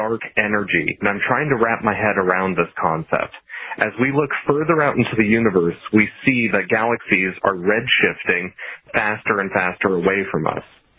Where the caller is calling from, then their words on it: Los Angeles, California, United States; I follow you on Twitter. I'm calling from Los Angeles.